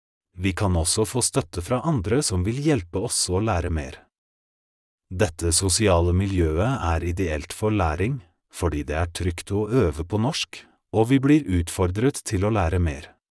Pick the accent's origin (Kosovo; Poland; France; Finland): Poland; Norwegian is a second language; now in Oslo, Norway; Jeg flyttet til Oslo i 2021. Før jeg flyttet, lærte jeg norsk hjemme i Polen i nesten et år.